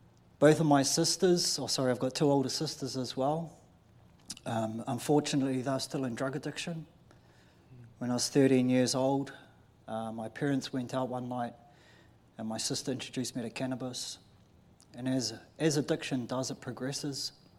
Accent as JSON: {"language": "English", "town": "Mount Maunganui", "region": "Bay of Plenty", "country": "New Zealand", "said": "I'm from Mount Maunganui"}